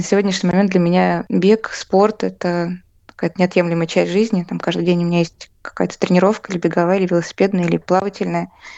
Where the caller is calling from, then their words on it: Saint Petersburg, Russia; Сегодня я говорю из Санкт-Петербурга. Здесь нахожусь в командировке от дома слепоглухих.